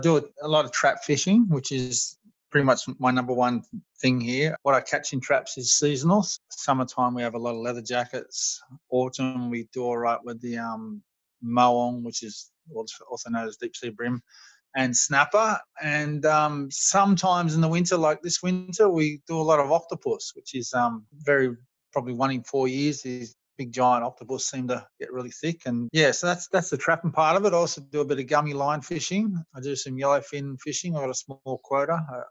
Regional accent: Sydney, New South Wales, Australia; Sydney, I grew up in Sydney. Dad fished in Sydney all his life, so I was second generation.

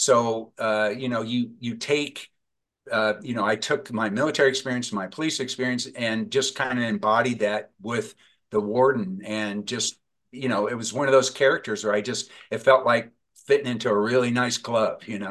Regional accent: Indiana, United States; now in Los Angeles, United States; growing up in Indiana, I was pretty naive when I came out here, and I joined LAPD

